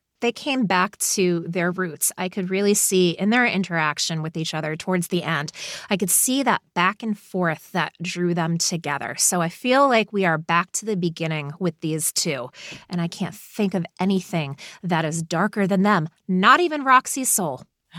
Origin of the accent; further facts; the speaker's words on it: New England, United States; I drink beer. I'm from New England. I talk like this. No, I don't at all, ever.